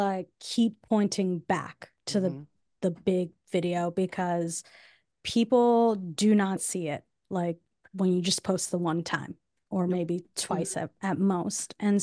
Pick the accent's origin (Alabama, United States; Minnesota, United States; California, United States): California, United States; also born or lived in Southern US; Like I'm from SoCal. But I did live in the South for like 8 years.